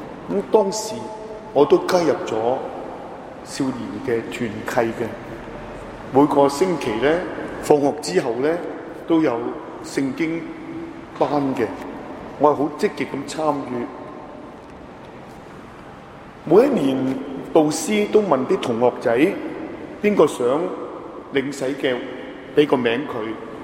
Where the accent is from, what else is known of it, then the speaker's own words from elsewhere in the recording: Mong Kok, Hong Kong; 我记得我小时候是住在旺角的，我那时候家人是信佛教